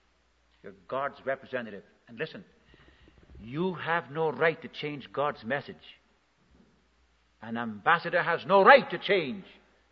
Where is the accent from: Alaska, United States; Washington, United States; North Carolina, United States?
Washington, United States; Tacoma; I was walking down the street to Tacoma, my hometown, and I met him on the street after a number of years.